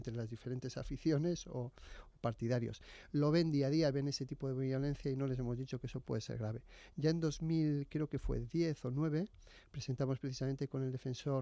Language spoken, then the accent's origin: Spanish; Portugalete, Basque Country, Spain; Yo soy de Portugalete, Bilbao, Vizcaya, vamos.